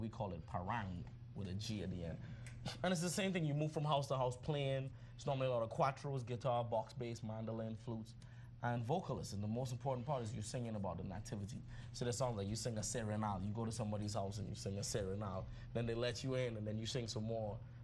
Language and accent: English; Trinidad & Tobago; now in United States; So growing up in Trinidad was really a blessing. It was extremely interesting, especially now after living in the U.S. for so long